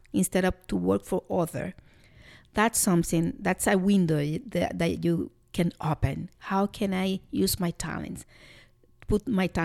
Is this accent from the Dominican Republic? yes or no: yes; Dominican Republic; English is a second language; you explained before that we are from Dominican Republic. In small countries like that, it happens sometimes because we have to work so hard to get anywhere.